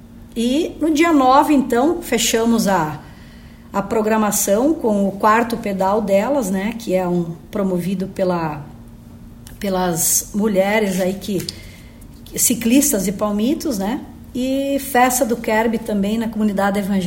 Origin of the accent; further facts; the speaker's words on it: Brazil; hoje sou prefeita desta cidade onde nasci, cresci, constituí minha família e, acima de tudo, tenho orgulho de ser palmitense. E eu tenho aqui também orgulho de ter testemunhado, nos meus 48 anos de idade